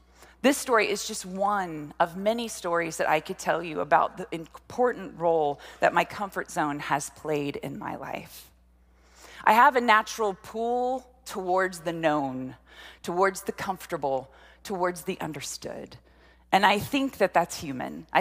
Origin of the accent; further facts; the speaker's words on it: Texas, United States; I grew up right here in Central Texas on a lot of land